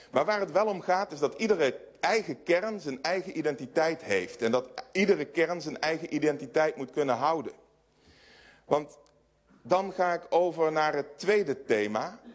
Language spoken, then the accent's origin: Dutch; Gelderland, Netherlands; Van oorsprong kom ik uit de Valendries. Dat is een rivierduinengebied.